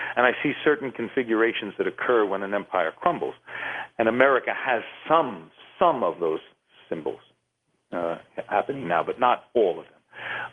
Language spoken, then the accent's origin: English; United States; I'm an American through and through. I love this country